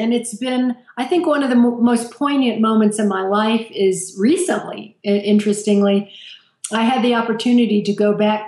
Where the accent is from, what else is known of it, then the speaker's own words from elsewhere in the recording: Asheville, North Carolina, United States; You know, I grew up in Asheville, North Carolina, which is a hip and fabulous place now.